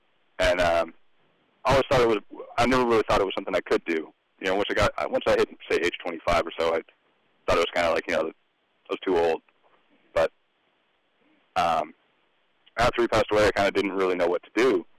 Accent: Milford, New Hampshire, United States; Well, I was born in Milford, New Hampshire

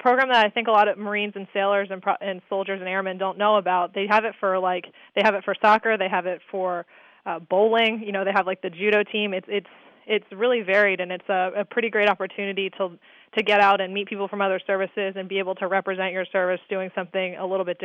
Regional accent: Upper Marlboro, Maryland, United States; Maryland, right outside D.C. It's called Upper Marlboro.

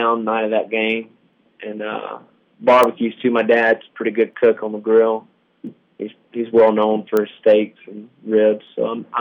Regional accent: Warner Robins, Georgia, United States; also born or lived in Byron; I was born in Warner Robins. I lived there until I was 8, and then I moved to Byron, but I went to Northside High School in Warner Robins, so I still hung out there a lot, right next door.

